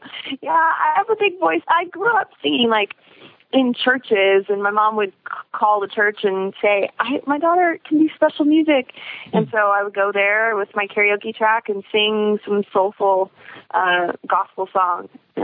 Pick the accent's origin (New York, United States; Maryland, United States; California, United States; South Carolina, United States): California, United States; Riverside; I grew up in Riverside, California. It's in Southern California.